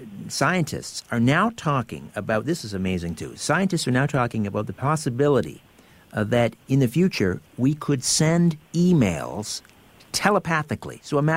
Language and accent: English; Brantford, Ontario, Canada; Well, I'm from Brantford, Ontario, originally, which is the telephone city.